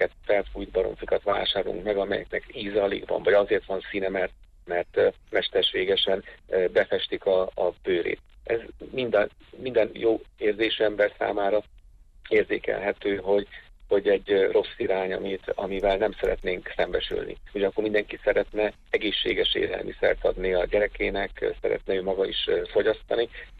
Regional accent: Hungary; Én gyerekkoromban is emlékszem rá, én is vidéken nőttem föl

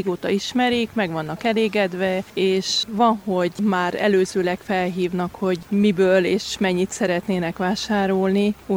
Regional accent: Chinușu, Harghita, Romania; Kénosból jöttem.

